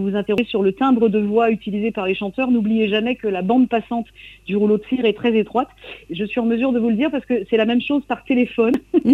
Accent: Brittany, France; Alors moi je viens du Trégor côtier. Alors le Trégor, si vous ne voyez pas, vous voyez la côte nord de la Bretagne.

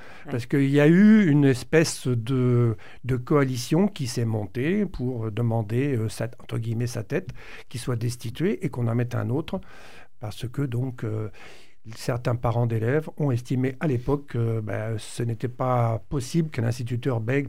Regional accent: Saint-Geniès, Occitanie, France; nous sommes de Saint-Geniès

